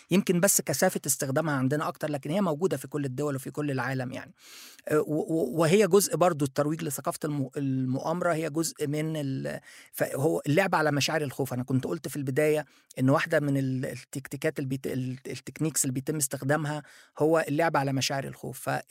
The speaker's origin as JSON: {"language": "Arabic", "country": "Egypt", "also_born_or_lived": "Japan", "said": "وده أنا عشت في اليابان فترة طويلة، لقيته في اليابان، في أمريكا موجود، أنا مصري موجود في مصر طبعا."}